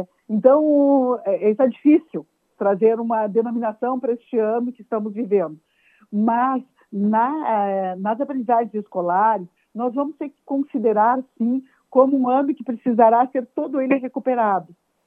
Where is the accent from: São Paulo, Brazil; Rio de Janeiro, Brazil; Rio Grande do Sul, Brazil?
Rio Grande do Sul, Brazil; eu sou da região das Missões, moro em São Luís Gonzaga.